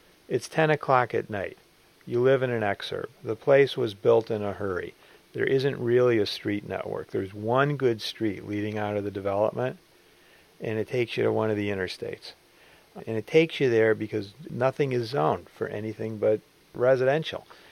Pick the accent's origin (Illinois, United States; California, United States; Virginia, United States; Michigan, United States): Illinois, United States; Park Forest; Well, I grew up in Park Forest, 35 miles south of downtown Chicago.